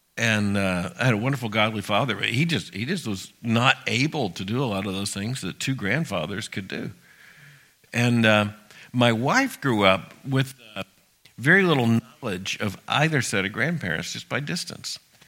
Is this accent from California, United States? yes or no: no; Florida, United States; And when I was a child growing up in Florida, both sets of my grandparents were so accessible to me that I could spend lots of the summer basically at their houses.